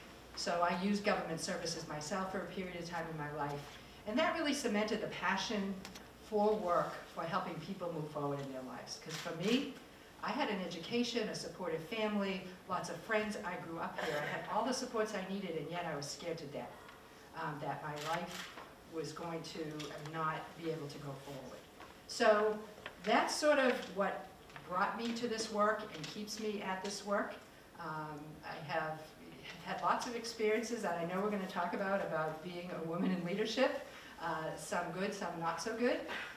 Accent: Chelmsford, Massachusetts, United States; I grew up in Chelmsford.

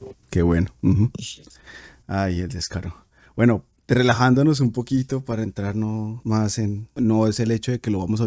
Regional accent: Colombia; now in Europe; Sabemos que vivimos nosotros como colombianos y más los que están aún en Colombia, pues los que ya nos escuchan desde hace un rato saben que estamos transmitiendo desde Europa

